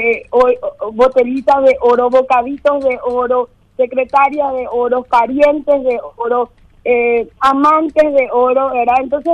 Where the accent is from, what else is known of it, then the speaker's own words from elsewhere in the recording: Paraguay; esta señora cree que somos idiotas los paraguayos.